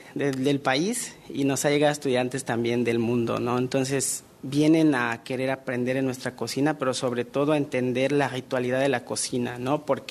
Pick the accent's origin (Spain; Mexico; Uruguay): Mexico; Halachó, Yucatán; yo soy de Jalachó, de una población cercana a Campeche.